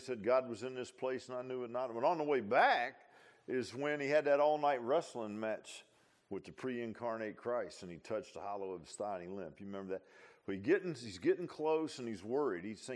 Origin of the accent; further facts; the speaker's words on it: Virginia Beach, Virginia, United States; I grew up in Virginia Beach and I lived at the ocean